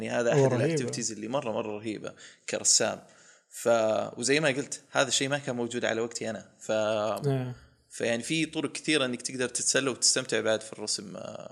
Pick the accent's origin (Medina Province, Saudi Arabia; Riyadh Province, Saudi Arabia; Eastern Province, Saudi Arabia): Riyadh Province, Saudi Arabia; Riyadh; لا لا أنا من الرياض بس بيتي بعيد